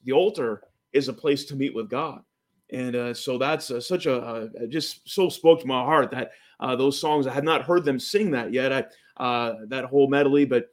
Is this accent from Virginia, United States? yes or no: no; Sacramento, California, United States; And I grew up there in Sacramento, California.